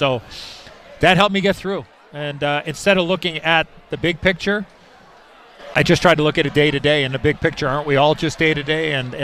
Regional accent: Niles, Illinois, United States; Growing up in Niles, shooting pucks in my family's garage and basement. Then we moved to the South Side. We moved to Palos because my dad's grocery store business.

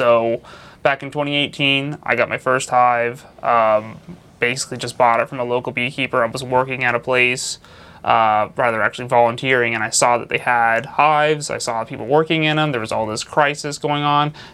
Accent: Charlotte, North Carolina, United States; Yeah, I'm from Charlotte, born and raised.

